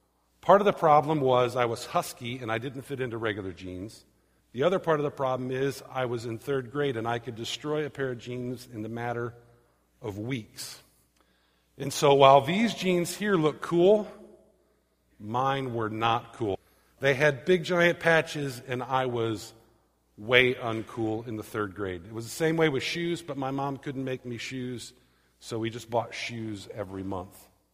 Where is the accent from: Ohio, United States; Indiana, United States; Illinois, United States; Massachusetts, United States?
Ohio, United States; Canton; I grew up in Canton, Ohio, lived there for 22 years, and I went once for about 2 hours